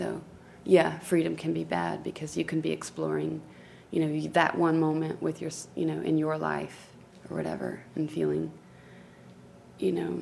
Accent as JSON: {"language": "English", "country": "United States", "said": "being an American with the everything that's going on right now in my country or whatever."}